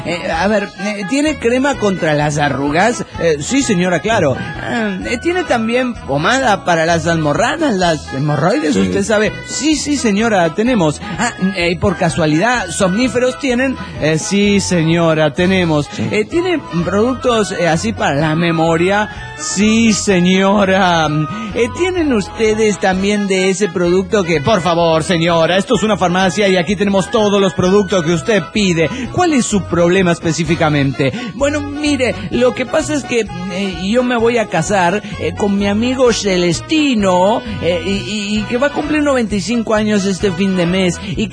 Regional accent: Coatzacoalcos, Veracruz, Mexico; de Coatzacoalcos.

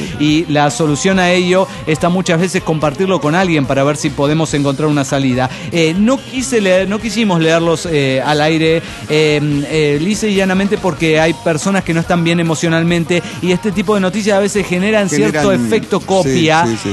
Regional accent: Puebla, Mexico; de Puebla, México.

